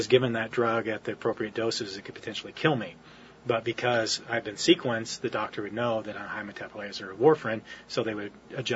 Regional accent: Hillsboro, United States; Growing up in Hillsboro, to think that we have, you know, that much brain power in one facility

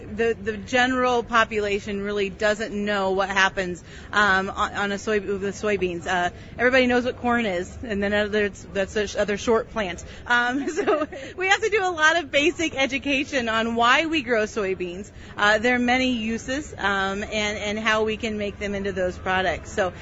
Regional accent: Illinois, United States; I'm originally from Iroquois County, grew up on a grain and cattle farm there, living near Peoria now with my husband and family as well.

